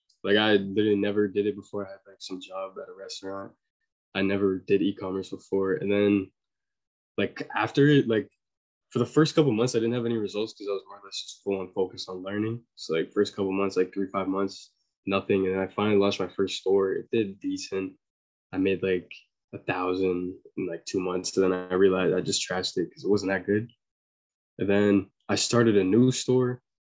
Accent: Canada; I'm 17 from Canada

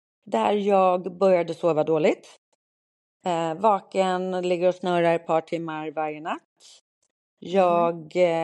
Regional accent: Sweden; Men jag är väldigt glad för att jag gick på hälsokosten hemma i Sverige.

